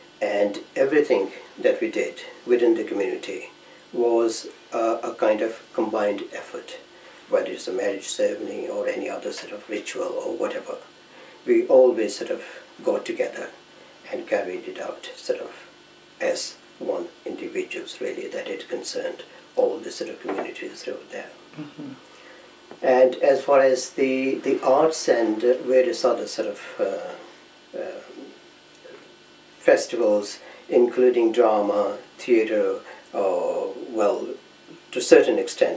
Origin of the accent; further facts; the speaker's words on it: Nairobi, Kenya; moved away; also born or lived in Punjab, India; I was born in Punjab a long, long time ago, I think. But I was about 2 when we came to East Africa, Nairobi to be precise.